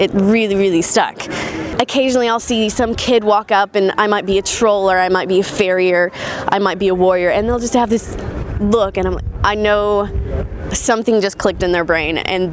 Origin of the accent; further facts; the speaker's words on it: Nashville, Tennessee, United States; from Nashville, Tennessee.